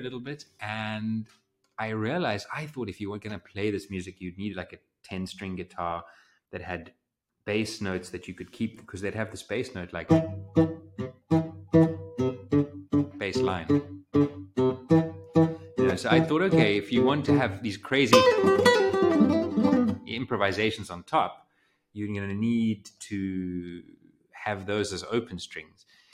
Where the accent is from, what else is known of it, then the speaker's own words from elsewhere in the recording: Cape Town, Western Cape, South Africa; because I'm from Cape Town and there are no koras in Cape Town.